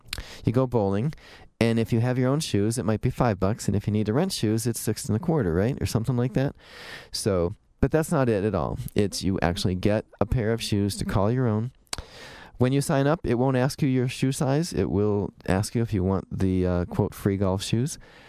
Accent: Twinsburg, Ohio, United States; which is right next to my hometown of Twinsburg.

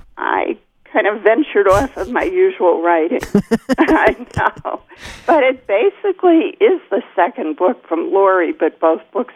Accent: Chicago, Illinois, United States; I'm from Chicago. My son and daughter-in-law and three grandchildren live in Arizona.

